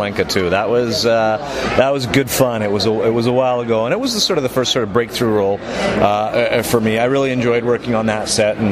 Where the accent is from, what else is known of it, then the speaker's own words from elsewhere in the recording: Canada; I'm not from the States. We have, in Canada, we've got most of Arrow is on another network.